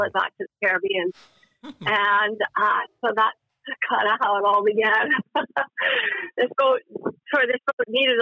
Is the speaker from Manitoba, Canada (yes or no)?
no; Edmonton, Alberta, Canada; moved away as an adult; also born or lived in British Columbia; I grew up in Edmonton, Alberta. We used to go out to the coast every year. For our holidays. So as soon as I finished high school, I moved to BC.